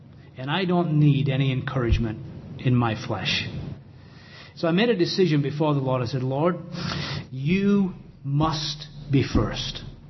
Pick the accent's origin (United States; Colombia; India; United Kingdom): United Kingdom; England; You see, I'm an Englishman.